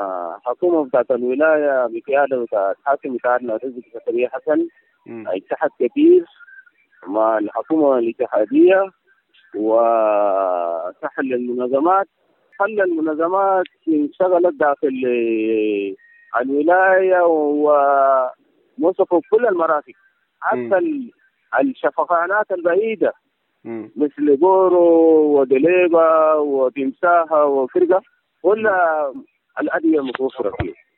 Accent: Raja, Western Bahr el Ghazal, South Sudan; أولا نحن كأمة جنوبية من داخل راجع

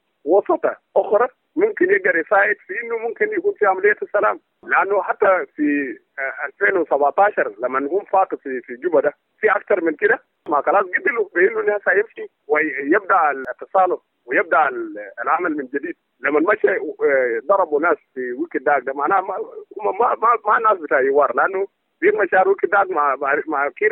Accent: South Sudan; لو كلنا كسودانيين جنوبيين

